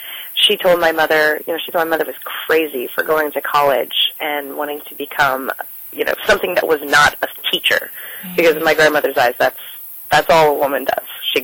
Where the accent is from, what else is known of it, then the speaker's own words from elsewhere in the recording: Kentucky, United States; especially where I grew up in Bible Belt Kentucky.